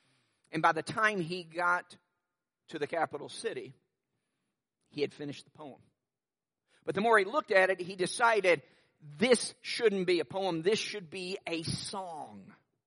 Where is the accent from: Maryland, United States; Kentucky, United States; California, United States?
Kentucky, United States; Lexington; The 2002 NCAA basketball regional was held in my hometown of Lexington, Kentucky, in Rupp Arena